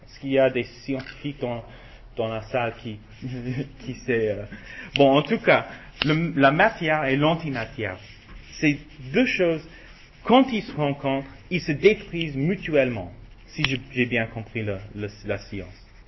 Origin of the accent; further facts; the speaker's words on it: United States; Chez moi, aux États-Unis, on entend souvent une illustration